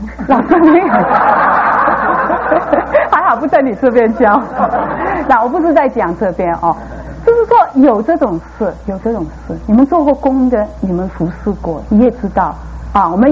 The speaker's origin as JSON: {"language": "Chinese", "region": "Guangdong", "country": "China", "said": "我们广东人说放回某斗"}